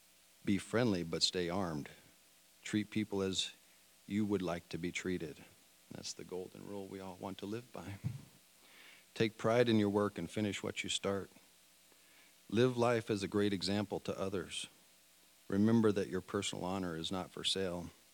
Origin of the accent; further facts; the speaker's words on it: Fort Worth, Texas, United States; he loved being from Fort Worth and the fun memories we cherished growing up in Cowtown.